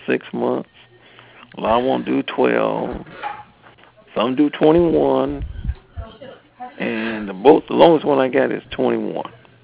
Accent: Wisconsin, United States; I'm from Wisconsin anyway.

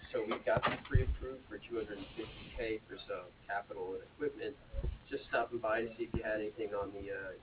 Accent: Cardiff, Wales, United Kingdom; I'm from Cardiff.

